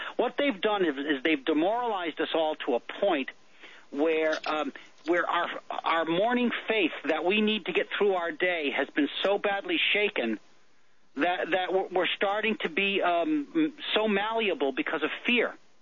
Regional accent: Massachusetts, United States; we're both originally from Massachusetts. You're calling your show's originates in Massachusetts. I come from a small town in Mass, and it's a community where, you know, if you grew up there, you know the policeman in the town.

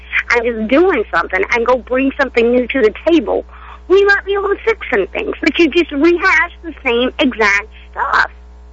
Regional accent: Tennessee, United States; For those of you that are out there, you know that I'm from Tennessee

